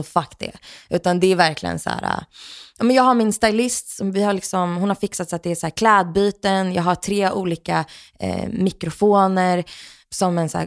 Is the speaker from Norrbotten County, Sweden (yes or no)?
no; Stockholm, Stockholm County, Sweden; jag är så här född och uppvuxen i Stockholm, innerstad.